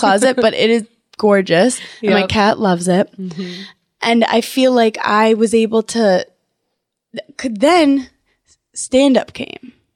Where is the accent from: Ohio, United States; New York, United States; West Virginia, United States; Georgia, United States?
New York, United States; Brooklyn; I'm from Brooklyn, New York.